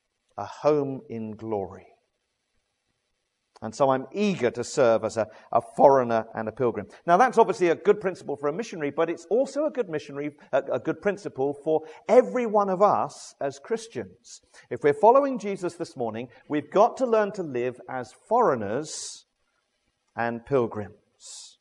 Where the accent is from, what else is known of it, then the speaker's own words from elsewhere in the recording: South East England, United Kingdom; I grew up in Surrey. On just north of the North Downs